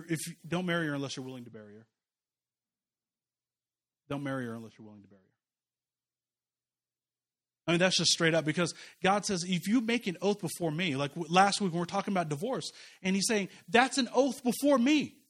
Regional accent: Kansas City, United States; I grew up in Kansas City.

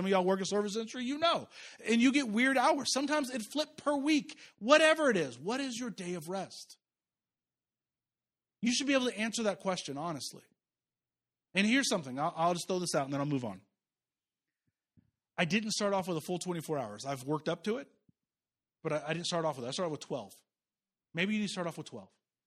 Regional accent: Jamaica; And I'm Jamaican, so I need 3-4 jobs.

